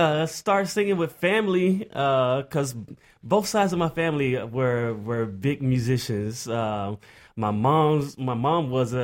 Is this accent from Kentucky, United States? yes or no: no; Jackson, Mississippi, United States; I'm originally from Mississippi, Jackson, Mississippi.